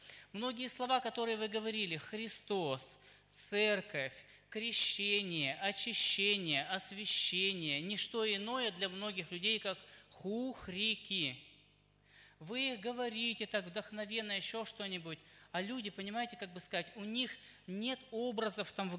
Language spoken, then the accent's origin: Russian; Urals, Russia; Просто мы с Урала, мы знаем, что такое баня. Мороз там, весь там, и в баню это все.